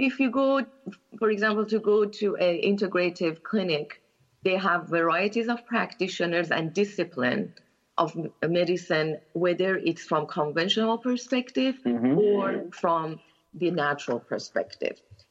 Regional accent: Los Angeles, California, United States; So I live in Los Angeles. I'm from Los Angeles, California, and practice here.

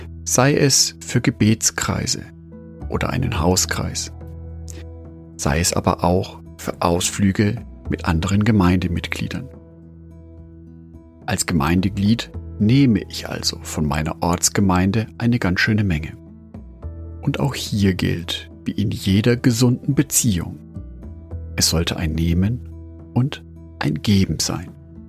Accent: Nuremberg, Bavaria, Germany; für mich als Nürnberger noch eine Einschränkung des Bewegungsradius auf 15 Kilometer

